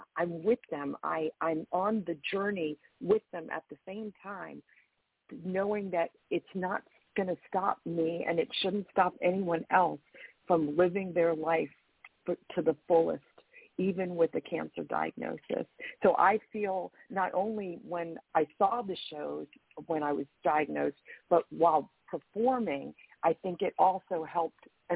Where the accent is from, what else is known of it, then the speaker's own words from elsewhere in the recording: New York, United States; born there; I was born on Long Island, and I was like, I want to go back to New York.